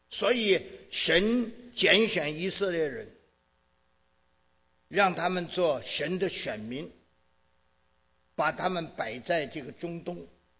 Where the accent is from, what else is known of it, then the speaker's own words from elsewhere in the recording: Tianjin, China; 在我们天津话北方说叫肚脐眼儿